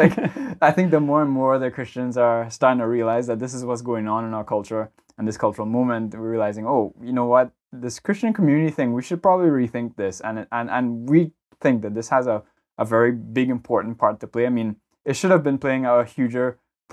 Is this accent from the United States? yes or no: no; Trinidad & Tobago; growing up in Trinidad, like, is a perfect example for me in terms of my church experience